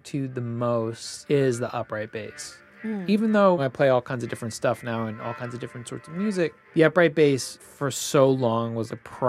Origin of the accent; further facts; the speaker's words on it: Chicago, Illinois, United States; And certainly like as I grew up in Chicago playing a lot of jazz and really like living and dying by like some crazy jazz